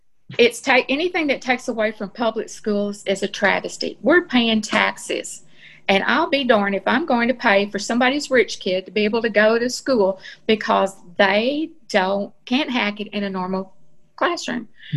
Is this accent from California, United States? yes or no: no; Texas, United States; We moved out to Fannin County 3 years ago from Ellis County, which I was born and raised in Ellis County.